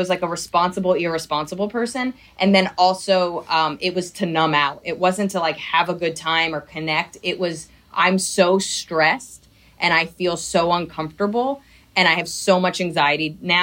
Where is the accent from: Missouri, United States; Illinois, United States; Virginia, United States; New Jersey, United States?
New Jersey, United States; Princeton; So I grew up right outside of Princeton in New Jersey.